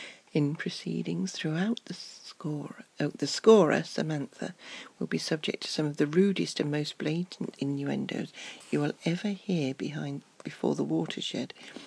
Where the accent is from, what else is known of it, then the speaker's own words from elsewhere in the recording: United Kingdom; I think we're good at those as British.